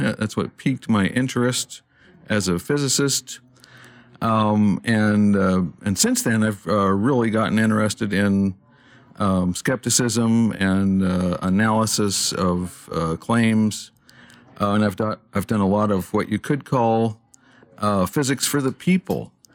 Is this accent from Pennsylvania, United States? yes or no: no; Albuquerque, New Mexico, United States; born there; now in Socorro, United States; I was born in Albuquerque, New Mexico in 1953. Currently, I live in Socorro, New Mexico, where I work at New Mexico Tech in the Earthquake Instrument Center.